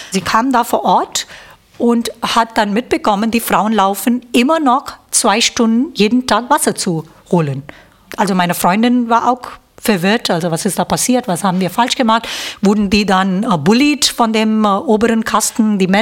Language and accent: German; India; ich komme aus Indien